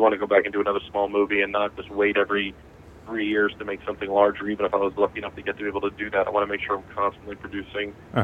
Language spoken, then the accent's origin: English; Long Island, New York, United States; I grew up in Long Island, right outside New York, and always wanted to be a filmmaker. I went to school in Boston.